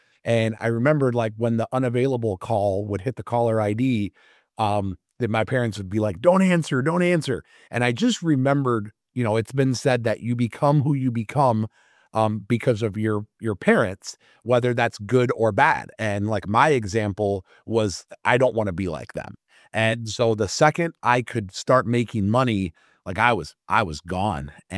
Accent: Flint, Michigan, United States; also born or lived in Davison; Born and raised in Flint, and what they say is true.

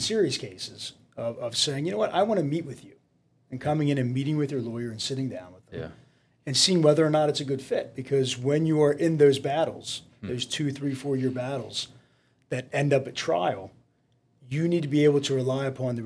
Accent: Harrisburg, Pennsylvania, United States; growing up outside of Harrisburg, Pennsylvania is much different than the main line where I live now.

